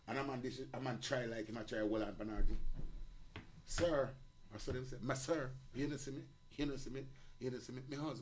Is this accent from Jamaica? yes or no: yes; Jamaica; No, but as I tell you, as a Jamaican man, and me love all the American brother.